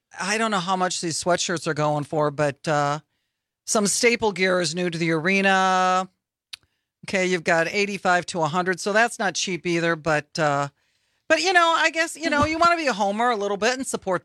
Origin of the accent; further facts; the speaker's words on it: Wisconsin, United States; I'm from Wisconsin.